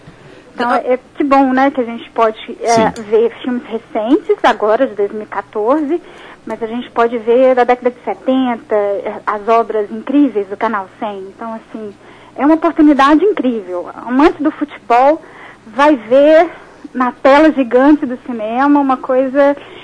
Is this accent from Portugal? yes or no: no; Minas Gerais, Brazil; Eu sou mineira.